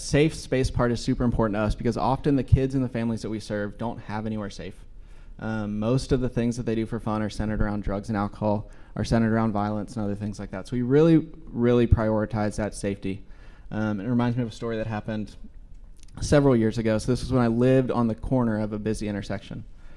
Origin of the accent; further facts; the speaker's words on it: West Chester, Ohio, United States; I grew up in Westchester, which is about 30 minutes north of Cincinnati. It's a suburb.